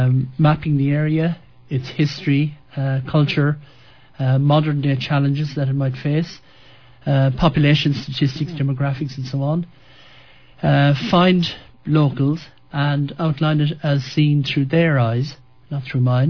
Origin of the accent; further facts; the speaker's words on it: Leitrim, Ontario, Canada; also born or lived in Dublin, Ireland / Belgium; now in Ottawa, Canada; I grew up in Leitrim and then went to work for the Irish government in Dublin for a number of years, then continued working for the Irish government in Belgium for a number of years before coming here to Ottawa as a trailing spouse